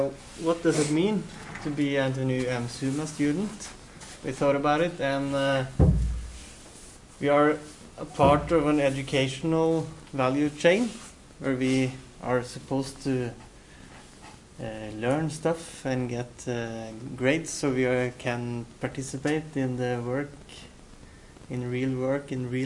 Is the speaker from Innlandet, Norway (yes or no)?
yes; Gjøvik, Innlandet, Norway; like Martine from Trondheim, and we are from Gjøvik.